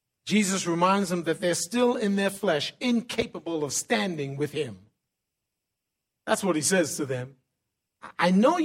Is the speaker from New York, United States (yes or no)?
yes; New York City, New York, United States; I remember those prayer warriors at the churches that I would frequent when I was growing up in New York City.